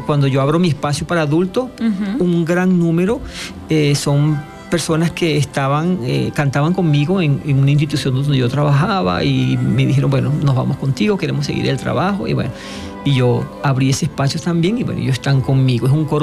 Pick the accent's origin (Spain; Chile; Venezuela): Venezuela; now in Mexico; yo, como puedes escuchar, yo no soy mexicano. Uh-huh. Soy venezolano.